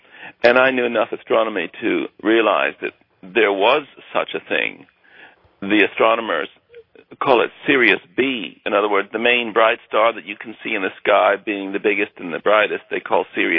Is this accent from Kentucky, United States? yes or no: yes; Kentucky, United States; moved away; also born or lived in England; Well, I'm originally American, but I've lived in England most of my life. I grew up in Kentucky, so I'm a sort of hick, you could say.